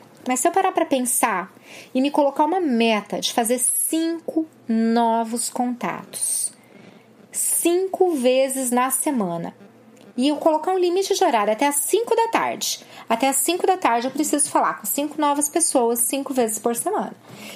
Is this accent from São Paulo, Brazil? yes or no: no; Paraná, Brazil; eu não moro aqui há muito tempo, não. Eu sou do Paraná.